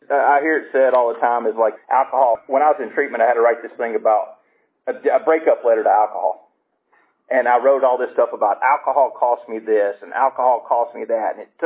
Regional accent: Decatur, Georgia, United States; also born or lived in Flowery Branch; I actually grew up, I'm from Flowery Branch. I live up at the lake now, but I grew up in Decatur.

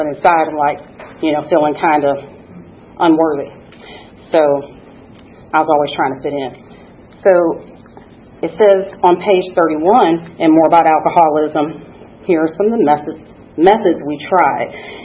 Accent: Detroit, Michigan, United States; now in Atlanta, United States; I'm originally from Detroit. Before I got to Atlanta in 2009, I spent a few years in purgatory. Cincinnati, Ohio.

